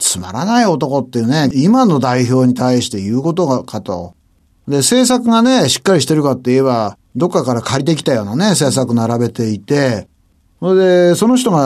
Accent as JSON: {"language": "Japanese", "town": "Suwa", "region": "Nagano", "country": "Japan", "tie": "born there", "said": "まあ私は長野県の諏訪で生まれてね、はい、子供の頃から谷川岳で遭難がありましたとかね"}